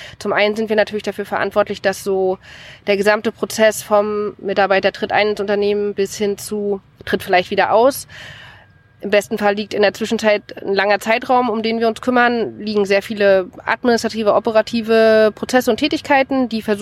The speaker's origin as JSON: {"language": "German", "town": "Stralsund", "region": "Mecklenburg-Vorpommern", "country": "Germany", "tie": "born or raised there", "said": "aus der Großstadt wieder rauszugehen und nach Stralsund zurückzugehen. Also ich bin eine klassische Rückkehrerin, das ist meine Heimat."}